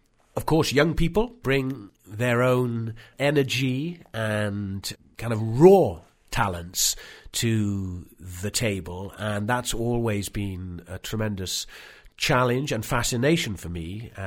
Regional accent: Wales, United Kingdom; being a Celt, I'm from Wales

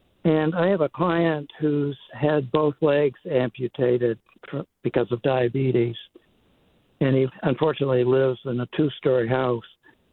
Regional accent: Smyrna, Maine, United States; I'm actually from Smyrna.

